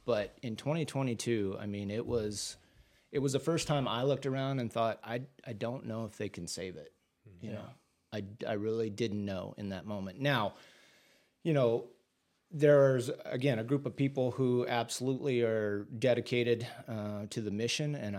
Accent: California, United States; That's what I grew up doing in California.

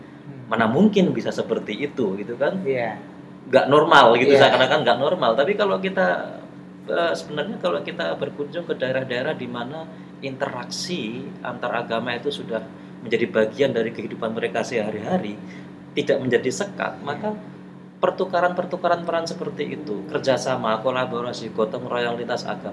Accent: East Java, Indonesia; apalagi kalau saya ini kan orang Jawa Timur. Tinggal di pesantren cukup lama

